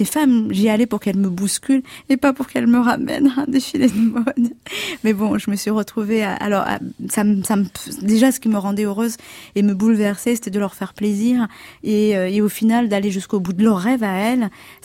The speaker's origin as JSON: {"language": "French", "country": "Comoros", "tie": "born there", "said": "moi, je suis née aux Comores"}